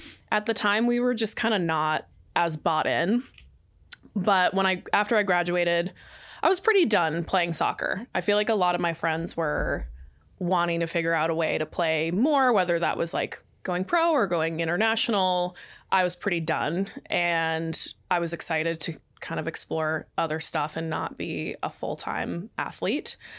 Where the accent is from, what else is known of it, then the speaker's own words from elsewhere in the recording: Boston, Massachusetts, United States; now in Austin, United States; I'm from Boston originally, small town outside of Boston. Born and raised.